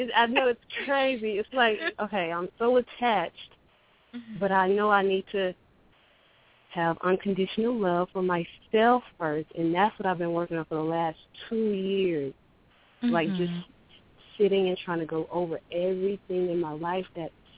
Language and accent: English; Los Angeles, California, United States; from L.A.